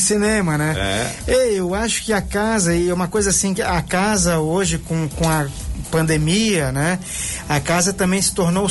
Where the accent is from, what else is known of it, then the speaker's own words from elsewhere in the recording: Rio Grande do Sul, Brazil; also born or lived in Florianópolis; now in Brusque, Brazil; Eu sou gaúcho, uhum. Mas eu tô em Brusque há 7 anos.